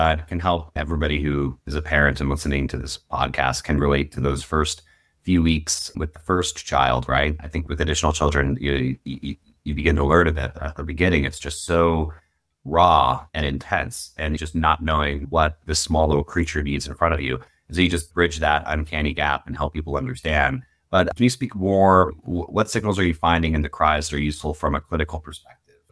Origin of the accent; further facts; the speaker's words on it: Colorado, United States; I'm from Colorado originally, and I very much miss the mountains.